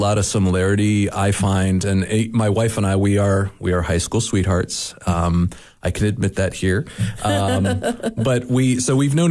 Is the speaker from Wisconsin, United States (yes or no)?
no; Blacksburg, Virginia, United States; Blacksburg, Virginia was definitely a college town. When I grew up in Blacksburg.